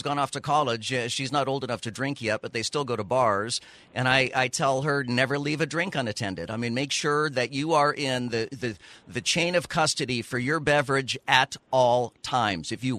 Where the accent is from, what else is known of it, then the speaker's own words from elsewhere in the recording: Texas, United States; also born or lived in Dallas County; now in Florida, United States; I was raised in Texas and live in Florida.